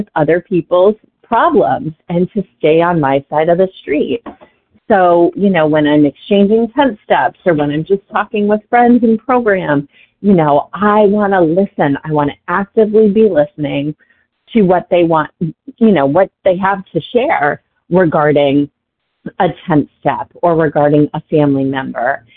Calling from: Massachusetts, United States; calling from Massachusetts.

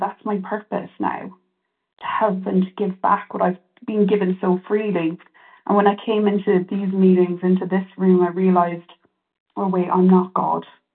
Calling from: California, United States; moved away as an adult; I'm calling in from Ireland.

